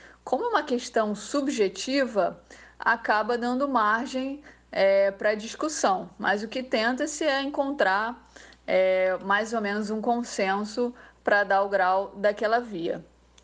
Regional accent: Rio de Janeiro, Brazil; now in Italy; na cidade do Rio de Janeiro, onde eu nasci e cresci, até me mudar aqui para a Itália.

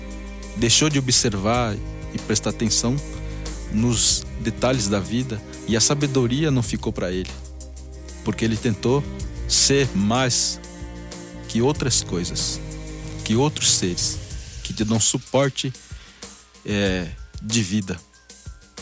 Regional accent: Mato Grosso, Brazil; eu vim do território Balatiponé e preciso respeitar o lugar onde eu vivi, onde eu cresci.

